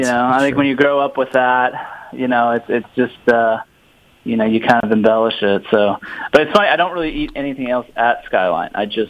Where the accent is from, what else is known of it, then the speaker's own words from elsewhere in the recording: Louisville, Kentucky, United States; also born or lived in Cincinnati; but I've pretty much spent my whole life here in Louisville. My family moved here when I was really young, just a couple years old, and settled in the Highlands community here, and been here really ever since.